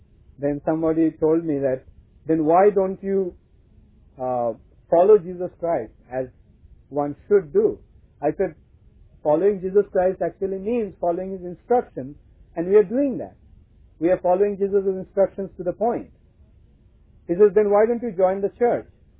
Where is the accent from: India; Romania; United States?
India; now in Switzerland; Like, I come from India. By birth, my religion was Hindu, Hinduism. But when I come to Switzerland, come to this farm